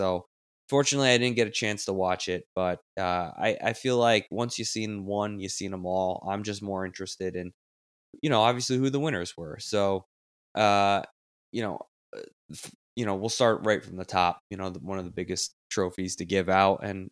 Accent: Arizona, United States; as an American from Arizona, go figure.

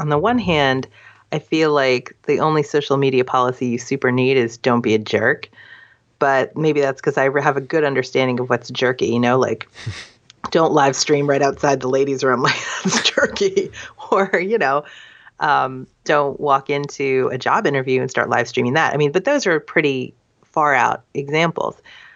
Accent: Boston, Massachusetts, United States; I'm from Boston. We're so polite.

